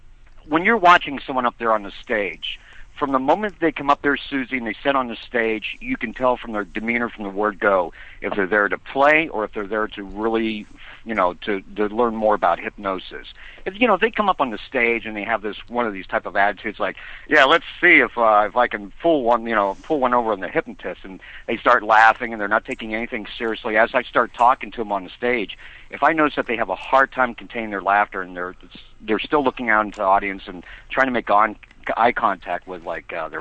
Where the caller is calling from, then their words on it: Pittsburgh, Pennsylvania, United States; Right around from the Pittsburgh area. Pittsburgh, PA.